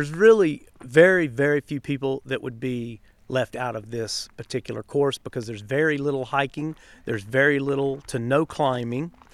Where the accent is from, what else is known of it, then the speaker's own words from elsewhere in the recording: North Carolina, United States; Since we're from North Carolina, the best state in the world for rhododendron, we're going to plant some rhododendron here